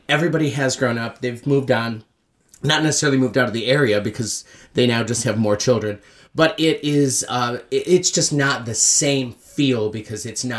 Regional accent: Beaver Falls, New York, United States; I'm from a little town called Beaver Falls, New York. Beaver Falls, New York. It's 45 minutes south of Canada, so it's way up there.

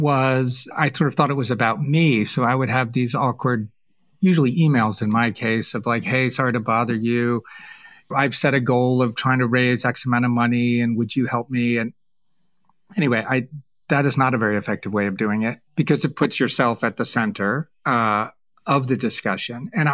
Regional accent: New England, United States; And my heart sank because I was raised in New England. We have that in common.

